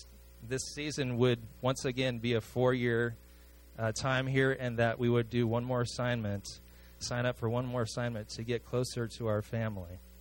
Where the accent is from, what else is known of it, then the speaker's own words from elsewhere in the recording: Washington, United States; now in Massachusetts, United States; I'm from Washington. Melissa's from Montana.